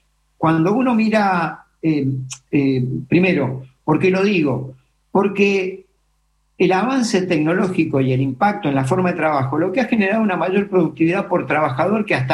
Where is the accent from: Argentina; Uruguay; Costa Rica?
Argentina; Mendoza; born there; Yo soy nacido en Mendoza